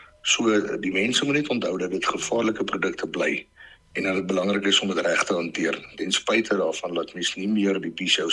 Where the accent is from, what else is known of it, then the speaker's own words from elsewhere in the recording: Bothaville, Free State, South Africa; toe kry ek weer die geleentheid om terug te kom hier, ek kom van Botawel af en ek het hier groot geword.